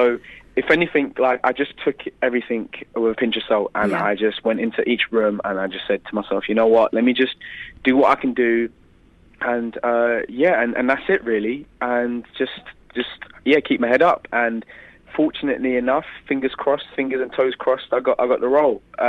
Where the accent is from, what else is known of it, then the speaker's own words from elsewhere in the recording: London, United Kingdom; my hometown, London